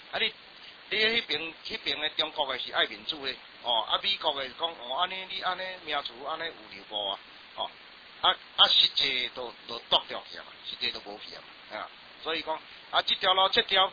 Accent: Taiwan; 我台湾人万岁哈

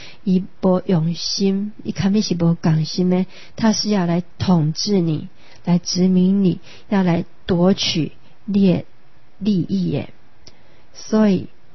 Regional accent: Taiwan; 那我们台湾人呢也抗争到很久

